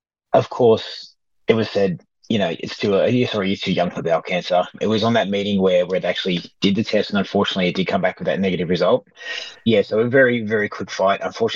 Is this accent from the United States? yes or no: no; Australia; as an Australian, we become so stubborn as well.